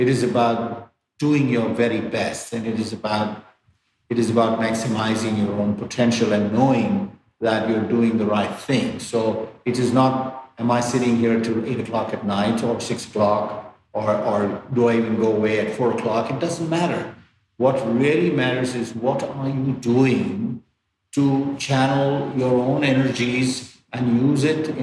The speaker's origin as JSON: {"language": "English", "country": "India", "tie": "born or raised there", "said": "it was like any kid growing up in India, cricket was the first sport everybody played."}